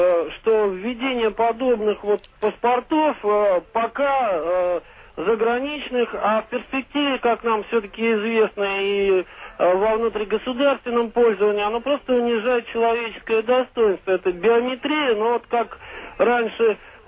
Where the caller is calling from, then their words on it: Saint Petersburg, Russia; из Петербурга.